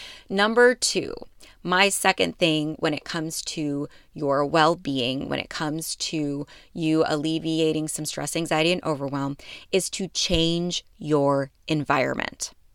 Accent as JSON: {"language": "English", "region": "Midwest", "country": "United States", "lives_now": "Houston, United States", "said": "I'm from the Midwest. So in the wintertime, we spend a lot of time in the indoors"}